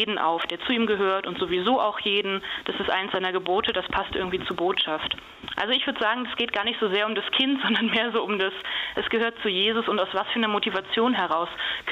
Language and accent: German; Hitdorf, North Rhine-Westphalia, Germany; Ich kannte die Schwestern hier aus Olpe schon aus meinem Heimatdorf, aus Hittdorf.